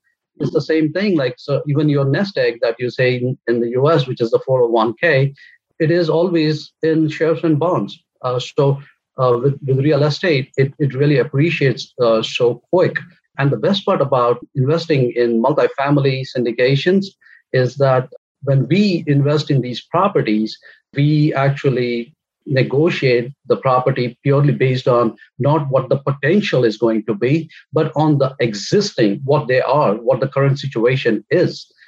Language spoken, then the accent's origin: English; India; now in United States; I come from India and I was born and raised in a middle-class family.